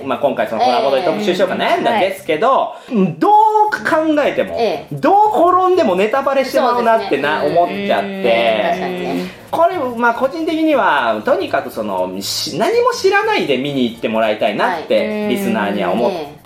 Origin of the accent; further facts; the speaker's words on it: Tokushima, Japan; 私徳島出身ですけどほぼ海行ったことないし